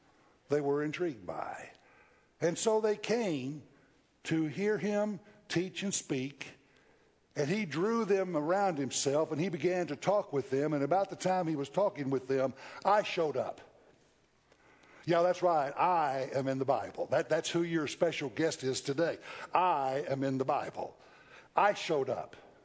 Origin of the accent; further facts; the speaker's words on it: New Orleans, Louisiana, United States; I'm from New Orleans, Louisiana, and you can tell by looking at me, food is a really big deal.